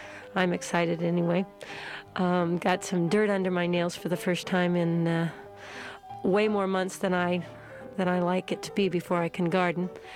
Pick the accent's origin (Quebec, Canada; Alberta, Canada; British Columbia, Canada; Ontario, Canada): Alberta, Canada; Edmonton; born there; I was born in Edmonton, Alberta.